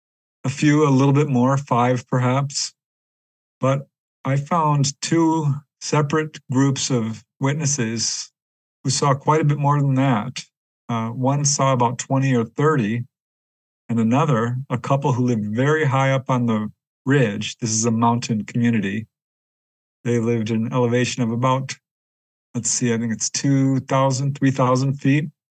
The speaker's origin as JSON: {"language": "English", "town": "Topanga", "region": "California", "country": "United States", "tie": "born or raised there", "said": "of sightings over Topanga Canyon. This is in Southern California. And on June 14th, 1992, this was my hometown, actually. I just moved out by coincidence. But yeah, this was my hometown, a little community of then about 8,000, 10,000 people."}